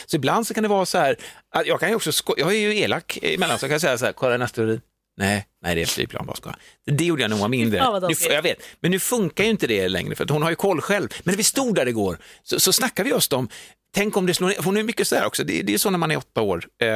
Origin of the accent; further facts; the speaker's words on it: Lilla Edet, Västra Götaland County, Sweden; jag växte upp i Lilla Edet under en period av mitt liv